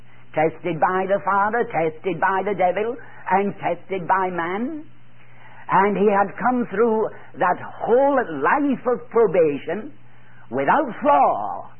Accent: Scotland, United Kingdom; so bonny, as we Scottish people would say

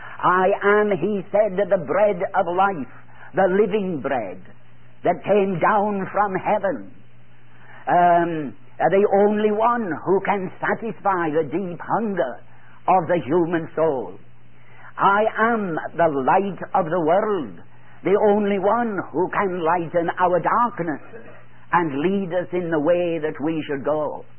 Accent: Scotland, United Kingdom; so bonny, as we Scottish people would say

